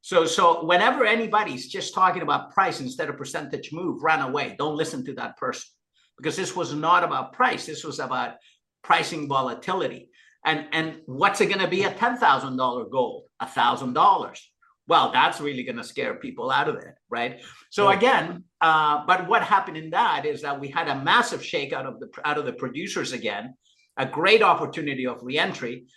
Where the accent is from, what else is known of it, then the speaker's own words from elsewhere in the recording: Chile; Now, coming from Latin America, I'm from Chile.